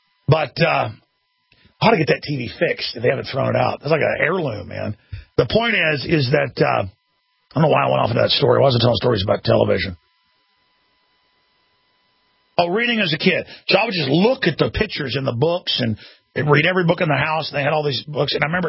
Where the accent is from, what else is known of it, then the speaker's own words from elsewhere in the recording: Dallas, Texas, United States; This has happened before. I grew up in Dallas.